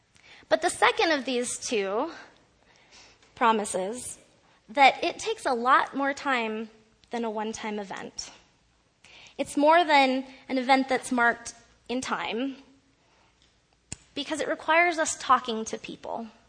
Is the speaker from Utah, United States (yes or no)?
yes; Utah, United States; But growing up in Utah, I was also of the minority faith tradition there.